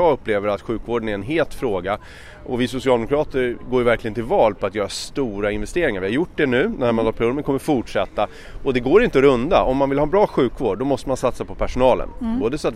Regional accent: Stockholm County, Sweden; jag är ju Solnabo. Jag har bott i länet hela mitt liv. Jag är stockholmare i själ och hjärta. Jag har vuxit upp här, bott här och lever mitt liv här.

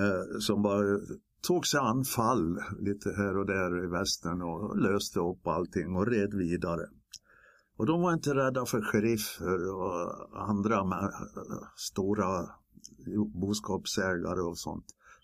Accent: Norrby, Sweden; Och i Norrby, där jag kommer ifrån, där jag uppväxt och bland alla gruvor

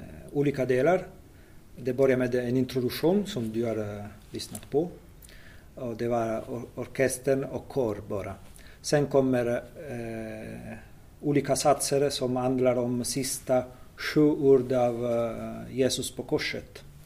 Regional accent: Rome, Lazio, Italy; Swedish is a second language; now in Sweden; Och som du sa, jag kommer från Rom

